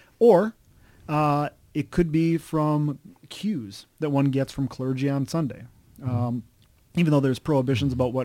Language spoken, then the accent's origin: English; Wisconsin, United States; I grew up all over the place, mostly in Wisconsin, though.